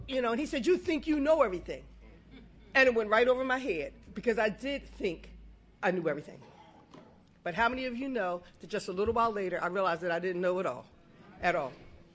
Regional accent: Philadelphia, Pennsylvania, United States; And just to qualify myself, I grew up in Philadelphia. I was the youngest of four.

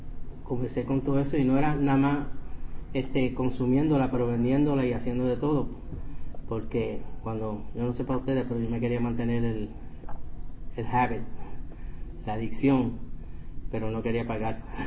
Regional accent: New York, United States; Especialmente yo me crié en Nueva York.

